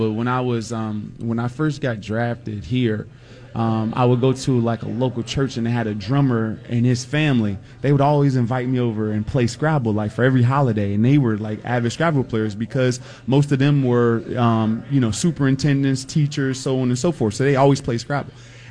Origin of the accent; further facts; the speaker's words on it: Chicago, Illinois, United States; So originally, I'm from Southside Chicago. Grew up in gangs, Gangster Disciples.